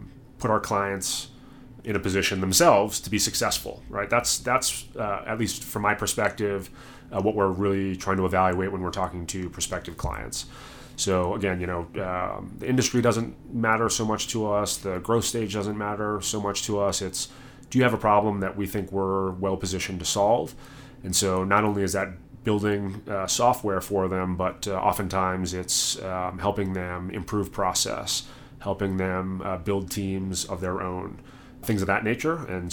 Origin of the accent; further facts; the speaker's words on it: Lexington, Massachusetts, United States; moved away as an adult; For folks from Massachusetts, I'm from a suburb called Lexington, which is a very different place than the city of Boston itself. But was born in Boston, grew up in that area, and moved out here